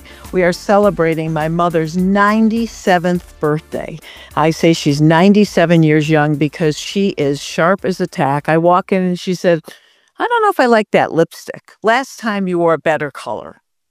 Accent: Detroit, Michigan, United States; Detroit, my hometown, and I love guys and dolls.

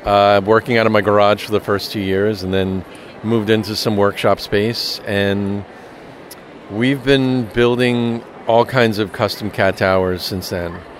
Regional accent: New York, United States; now in Melbourne, United States; We're here in Melbourne, Florida. I'm from New York originally. I've been down here, down here like 13 years almost.

